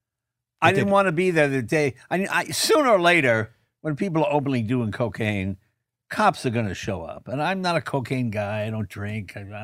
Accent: New England, United States; I grew up in New England

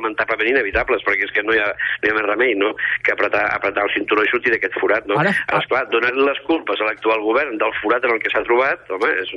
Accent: Catalonia, Spain; com a català

